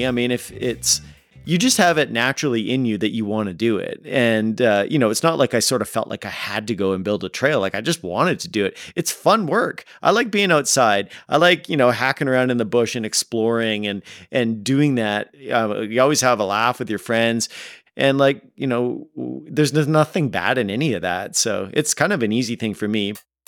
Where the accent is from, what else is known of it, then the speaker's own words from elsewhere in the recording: Hornby Island, British Columbia, Canada; I've lived here about 25 years, and I grew up on Hornby Island down in BC.